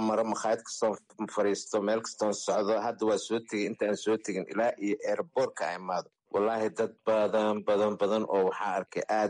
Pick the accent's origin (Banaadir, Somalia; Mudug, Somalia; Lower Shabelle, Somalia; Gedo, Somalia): Banaadir, Somalia; Mogadishu; xamar aniga meesha aan ku dhashay aan ku soo koray aan ku weynaaday aan ku aqliyeystay aan ku guursaday aan ku guriyeystay